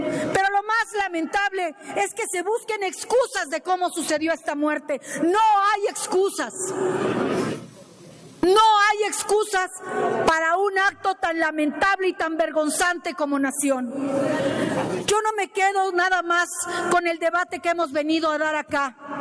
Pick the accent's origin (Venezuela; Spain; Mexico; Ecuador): Mexico; como mexicana y como ciudadana